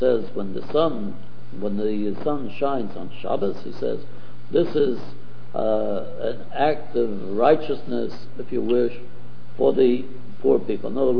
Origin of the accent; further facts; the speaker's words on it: New York, United States; I grew up in Harlem. We were very poor.